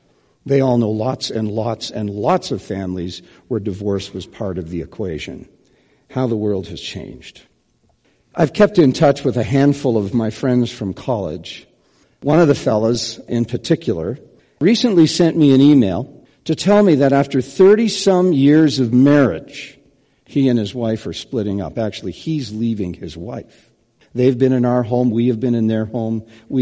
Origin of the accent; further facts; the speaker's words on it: Winnipeg, Manitoba, Canada; Growing up in Winnipeg, I don't even think the word was in our vocabulary.